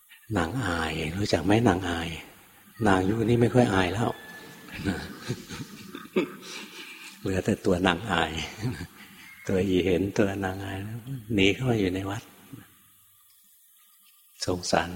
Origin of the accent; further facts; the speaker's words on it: Bangkok, Thailand; เมื่อก่อนหลวงพ่อก็อยู่กรุงเทพนะเกิดในกรุงเทพโตในกรุงเทพทำงานอยู่ในกรุงเทพ